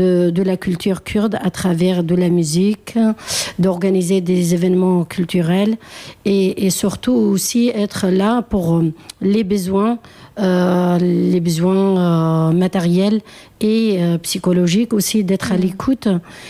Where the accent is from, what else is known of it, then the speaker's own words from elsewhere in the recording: Derik, Al-Hasakah Governorate, Syria; Donc je suis de Derik, pas très loin de Tigre.